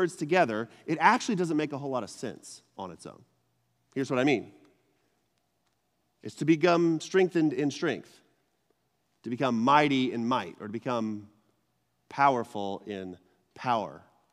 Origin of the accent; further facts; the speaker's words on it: Texas, United States; Now, I'm from Texas. I don't know if you know that or not, y'all. I'm from Texas.